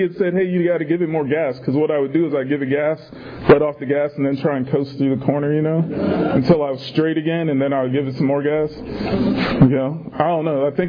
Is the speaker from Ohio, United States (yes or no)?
yes; Canton, Ohio, United States; I'm from Canton, Ohio originally, which is about 30 minutes away from Akron, Ohio